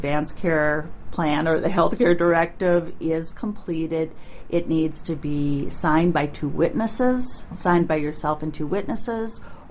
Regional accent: Fargo, North Dakota, United States; born there; now in St. Cloud, United States; Well, I was born in Fargo, but the last several years have lived in St. Cloud, Minnesota.

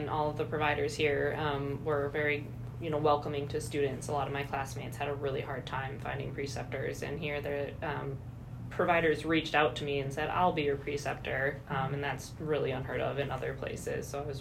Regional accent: Ashby, Minnesota, United States; Yeah, so I'm from Ashby. I grew up on a small hobby farm in the country around here.

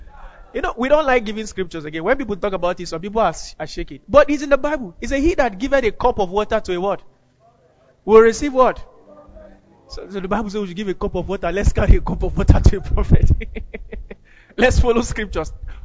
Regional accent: Kaduna, Kaduna State, Nigeria; We grew up in Kaduna together.

